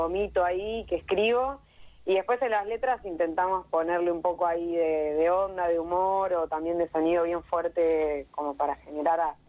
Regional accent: La Plata, Buenos Aires Province, Argentina; hay dos que somos, tres que somos platenses, estudiantes de La Plata

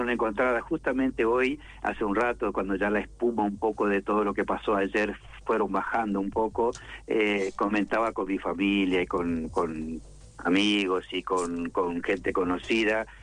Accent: Formosa, Argentina; Yo soy de Formosa, de una de las familias pobres, porque no hay que tener eufemismo, no es humilde, sino pobre, pobre de toda pobreza.

